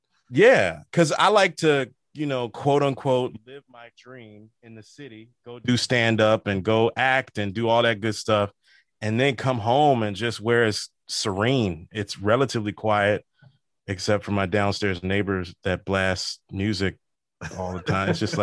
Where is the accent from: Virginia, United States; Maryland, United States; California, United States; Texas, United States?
Maryland, United States; District Heights; now in New Jersey, United States; I'm in Jersey. I'm from District Heights, Maryland, PG County.